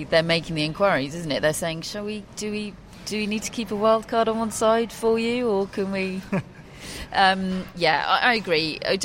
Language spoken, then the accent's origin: English; United Kingdom; We all, as British tennis journalists, you know, make a good living out of Andy Murray